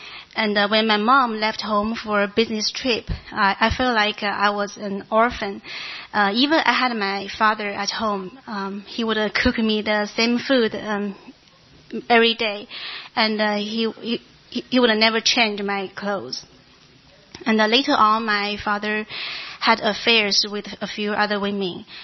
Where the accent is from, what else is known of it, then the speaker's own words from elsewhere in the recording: China; English is a second language; moved away as an adult; now in United States; I feel very honored to be here to share my story with you. I'm from China, and this is my third year in America. I was born as the only girl in my family